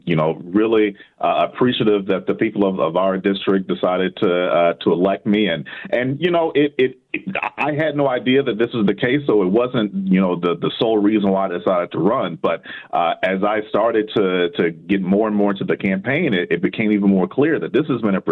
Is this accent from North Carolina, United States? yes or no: no; Mississippi, United States; You know, I'm from Mississippi originally. you know, grew up in a small town.